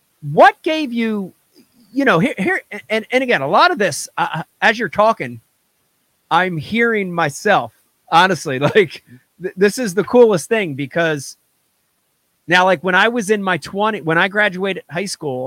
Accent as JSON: {"language": "English", "region": "New Jersey", "country": "United States", "tie": "born or raised there", "said": "A young kid growing up in New Jersey, Runnymede or Mount Laurel or Trenton or wherever, fishing's not necessarily, you know, a thing that is big, you know, in New Jersey for a kid."}